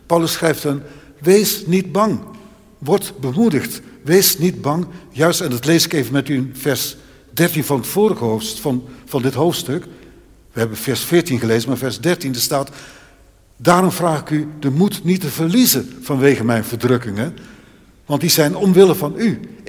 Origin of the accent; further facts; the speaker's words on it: 's-Hertogenbosch, North Brabant, Netherlands; Ik kom zelf uit Den Bosch